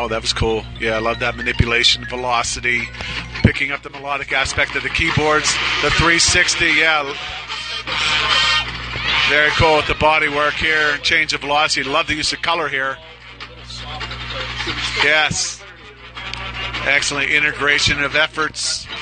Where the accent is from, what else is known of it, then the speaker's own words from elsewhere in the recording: Virginia Beach, Virginia, United States; from Virginia Beach, Virginia